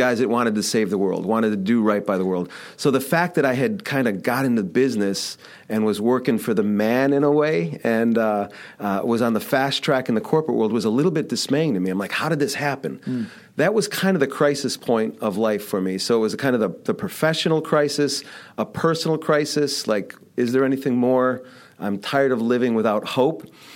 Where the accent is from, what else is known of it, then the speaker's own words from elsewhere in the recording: Chicago, Illinois, United States; I'm from Chicago, and that really goes hand in hand.